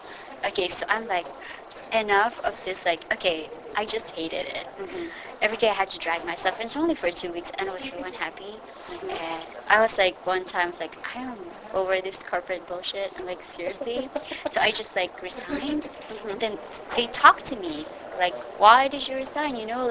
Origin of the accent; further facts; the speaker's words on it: Philippines; English is a second language; I'm from the Philippines. I'm an international student.